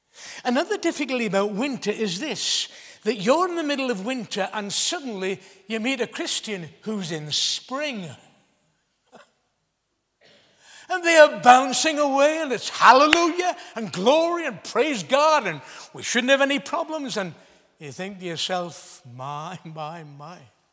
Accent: Ballymoney, Northern Ireland, United Kingdom; I come from Ballymoney, the wild north.

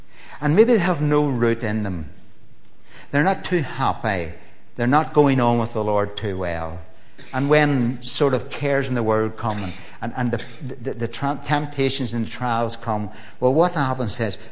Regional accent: Belfast, Northern Ireland, United Kingdom; See, I'm from Belfast. I wouldn't know that.

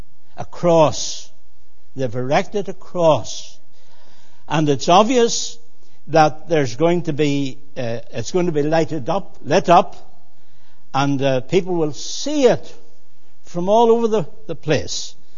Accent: Larne, Northern Ireland, United Kingdom; Well, I come from Larne, and I could say lots of things about Larne this morning, but the one thing that I want to say is this, that we in Larne are a very religious people.

